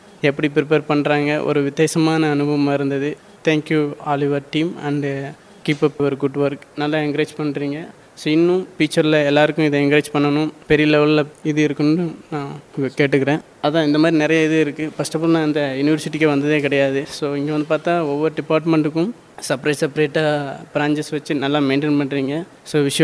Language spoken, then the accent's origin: Tamil; Tamil Nadu, India; now in Coimbatore, India; எங்கள் சொந்த ஊர் வந்து ராமநாதபுரம் டிஸ்ட்ரிக். லாஸ்ட் 10 இயர்ஸாக நாங்கள் வந்து கோயம்புத்தூரில் இருக்கோம்.